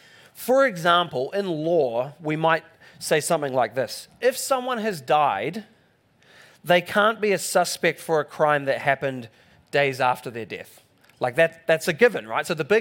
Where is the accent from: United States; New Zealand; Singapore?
New Zealand; I'm here from New Zealand, I'm in Oklahoma, enjoying it so far